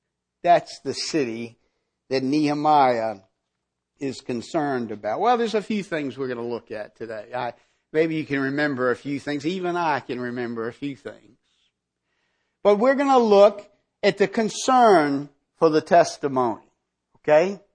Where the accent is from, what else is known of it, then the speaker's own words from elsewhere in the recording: the South, United States; I'm a Southerner. You can tell that by the long drawn out words. But I'm a Southerner, and I visited New York City, numerous occasions.